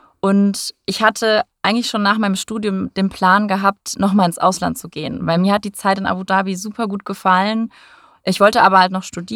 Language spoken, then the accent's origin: German; North Rhine-Westphalia, Germany; now in Frankfurt, Germany; wohne aktuell in Frankfurt. War aber auch nicht immer so, bin auch schon ein bisschen rumgekommen. Ich komme ursprünglich aus NRW, vom Niederrhein, also eigentlich so die holländische Grenze. Und habe dann damals in Hamburg, auch in deiner Lieblingsstadt, meine Ausbildung gemacht als Hotelkauffrau.